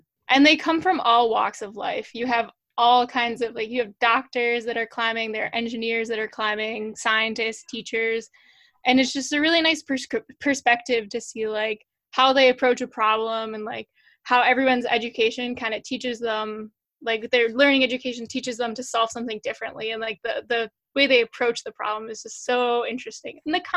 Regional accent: Midwest, United States; And I was like, I'm from the Midwest.

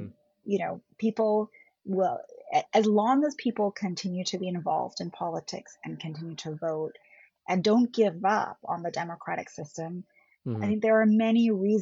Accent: India; born there; first language German; English is a second language; So I'm actually by birth, I'm half Indian, half German. I was born in India, and then, you know, spent, my first language is German

